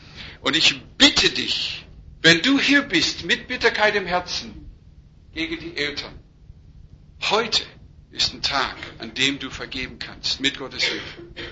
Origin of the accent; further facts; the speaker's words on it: Western United States, United States; in einem Dorf mit 300 Leuten im wilden Westen Amerikas, auf einem Indianerreservat, wo ich aufgewachsen bin